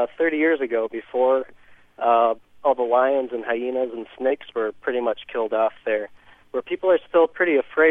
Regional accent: United States; Maybe it's because I'm from America, where we can walk around at night and there's not a lot to be afraid of.

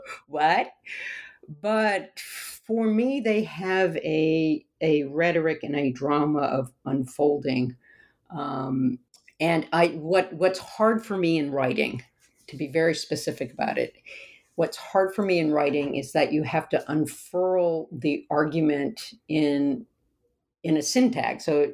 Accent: the South, United States; So I talk about how, you know, where I grew up in the South, folks had … Confederate flags or Jesus hanging on their wall.

